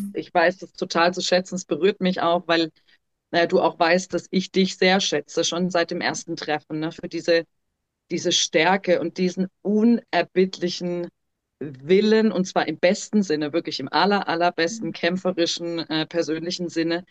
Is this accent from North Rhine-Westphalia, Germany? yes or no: no; Freiburg, Baden-Württemberg, Germany; wir sind beide aus Freiburg, wir wohnen sogar in der Nähe.